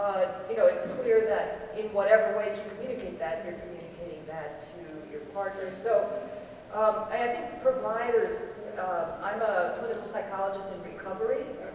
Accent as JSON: {"language": "English", "town": "Boston", "region": "Massachusetts", "country": "United States", "said": "I come from Boston, where people know how to write grants, but they don't necessarily know how to solve problems."}